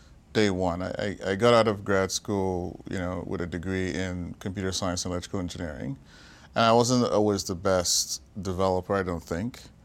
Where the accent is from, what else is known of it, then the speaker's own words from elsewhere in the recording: Nigeria; born there; I was born in Nigeria